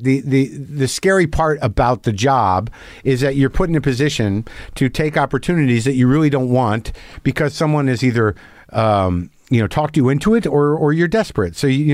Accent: New Mexico, United States; No, but I grew up in New Mexico, and he's up in Santa Fe

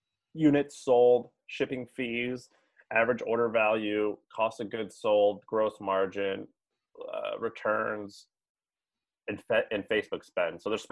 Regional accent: Missouri, United States; I grew up in Missouri with a lot of union guys

